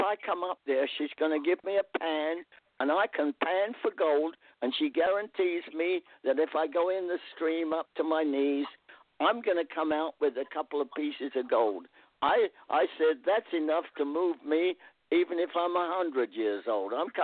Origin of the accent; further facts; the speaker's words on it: United Kingdom; now in United States; I would like to just come up there and be an American. I'm still hanging on to being British, but inch by inch, I love America.